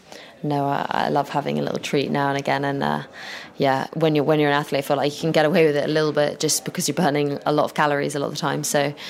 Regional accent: London, United Kingdom; Yes, West Hampstead.

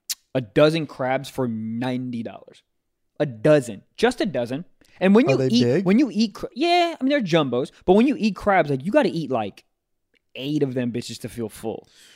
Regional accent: Maryland, United States; Have you had Chesapeake Bay crabs from my home state of Maryland?

